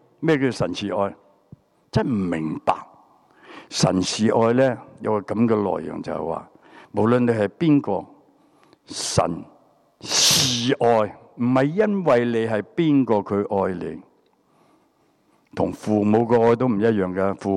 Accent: Hong Kong; 从小我在香港长大，十二三岁就出来行。

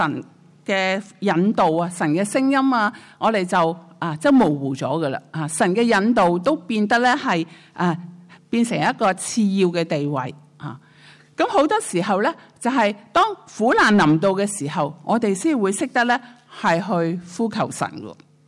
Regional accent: Hong Kong; now in Japan; 我哋啊离开咗我哋嘅家乡吓、我哋都会成日留意香港嘅新闻啊，我哋第二个家乡留意埋日本嘅新闻啊

